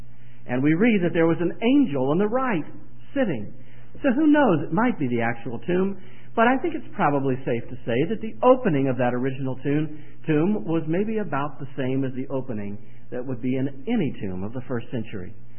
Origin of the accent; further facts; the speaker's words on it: South Carolina, United States; we're from South Carolina, which is the best Carolina.